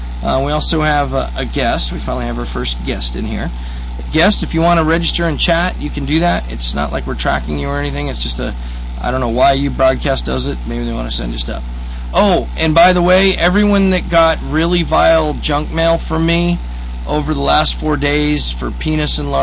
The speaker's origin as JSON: {"language": "English", "region": "Colorado", "country": "United States", "tie": "born or raised there", "said": "we didn't have big county-run dumps where I grew up in Colorado."}